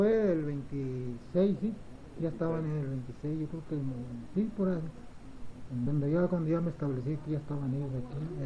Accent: Guaymas, Sonora, Mexico; moved away as an adult; Aquí no, ya de allá cuando nos vinimos de Guaymas, ya venía yo, ya traía ya 18, 19 años, ¿no?

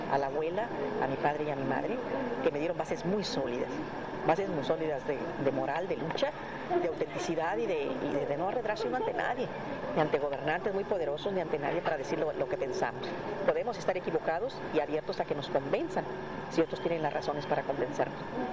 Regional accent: Jalisco, Mexico; Y estoy hablando de mi tierra natal, de Jalisco

